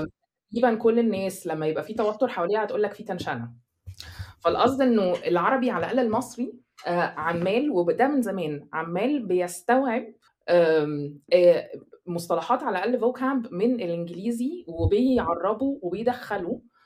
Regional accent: Egypt; moved away as an adult; also born or lived in Dubai; now in Netherlands; انا عايشه في هولندا دلوقتي لكن انا مشيت من مصر من 6-7 سنين، غير كده انا تقريبا عايشه في مصر طول عمري. لما كنت حتى مش عايشه في مصر انا عشت في دبي 3 سنين وقت المدرسه

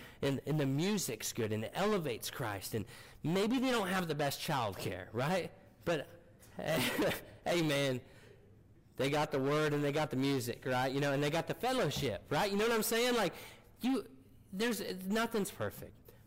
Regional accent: Missouri, United States; you know, I come from Missouri, and it's not like as far south as you can get. I understand that. But it's southern Missouri.

